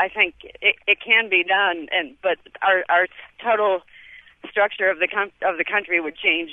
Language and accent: English; Boston, Massachusetts, United States; now in Nashville, United States; I just decided I'm from the Boston area originally, which has the best subway system in the country, and the original subway system in the country. And here in Nashville, the public transportation is really not very good at all.